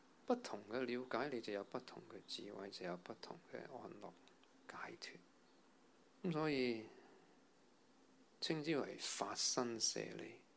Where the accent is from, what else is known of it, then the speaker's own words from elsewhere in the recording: Hong Kong; 我们香港人特别多烦恼，特别多压力